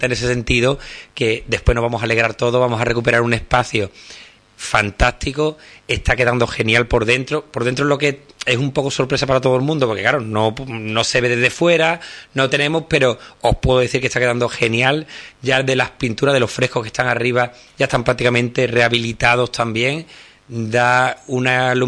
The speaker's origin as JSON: {"language": "Spanish", "region": "Andalusia", "country": "Spain", "said": "como andaluces que han llevado nuestra bandera por todo el mundo"}